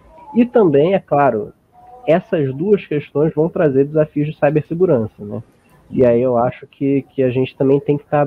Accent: Rio de Janeiro, Brazil; Eu sou do Rio, então aqui tá bem complicado.

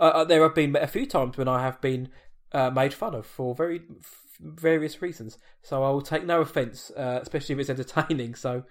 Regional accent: Brentwood, New York, United States; From where I'm from, anyway. If I say I'm from Brentwood, nobody knows where I am.

